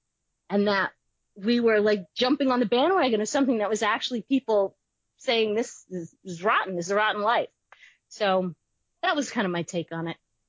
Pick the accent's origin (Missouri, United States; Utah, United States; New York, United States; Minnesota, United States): New York, United States; I grew up on Long Island.